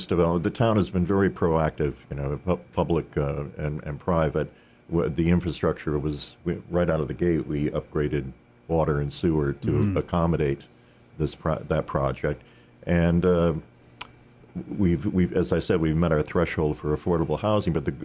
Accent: Great Barrington, Massachusetts, United States; I grew up in Great Barrington.

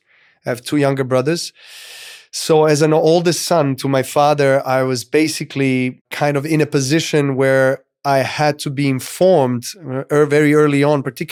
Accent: Serbia; I was coming from Serbia that had no tennis tradition, no tennis culture. We are a nation of a team sports. We are definitely a sporting nation.

